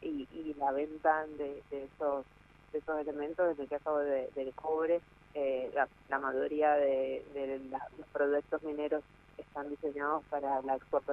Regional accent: Mendoza, Argentina; nosotros como argentinos y como mendocinos especialmente

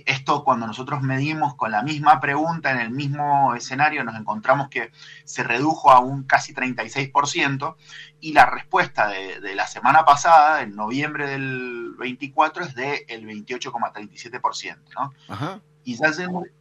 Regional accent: Argentina; en esta raza tan particular que somos los argentinos, ¿no? Esta raza forjada al calor de la crisis

